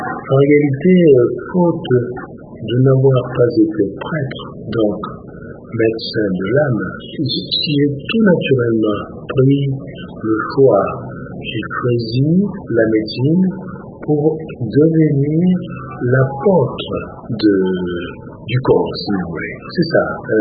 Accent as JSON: {"language": "French", "region": "Katanga", "country": "DR Congo", "tie": "born or raised there", "said": "je suis congolais du Katanga, du territoire du Congolo, c'est le nord Katanga."}